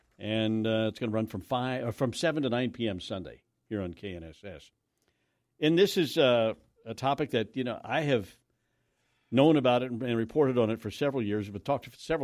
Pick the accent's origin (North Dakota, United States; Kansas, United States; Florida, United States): Kansas, United States; I mean, we live here in Kansas. We grew up in Kansas, right?